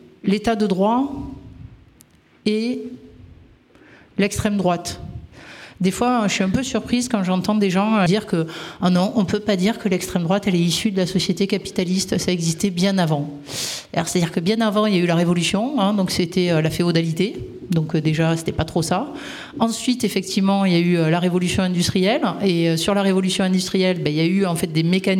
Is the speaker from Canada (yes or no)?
no; Agde, Occitanie, France; Moi, je suis d'Agde, donc pas très loin de Béziers.